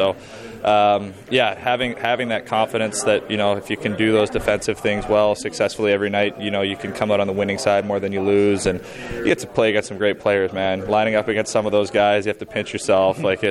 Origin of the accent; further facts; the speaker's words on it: British Columbia, Canada; My hometown is just outside of Vancouver